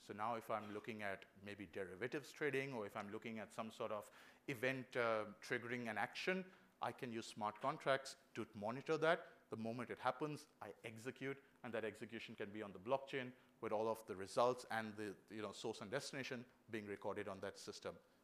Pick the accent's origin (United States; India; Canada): India; accent: Indian; now in New Zealand; and I'm from India, if you haven't figured out the accent